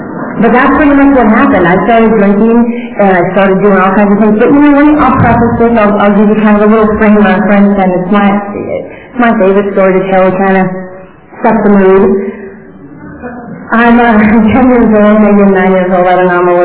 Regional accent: Butte, Montana, United States; I am the skinny little Indian girl from the wrong side of the tracks. I was raised in Butte, Montana.

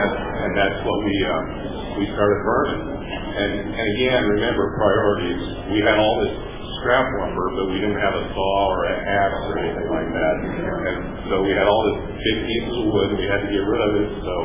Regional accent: Ohio, United States; I grew up in Yemen, Ohio, in tornado country.

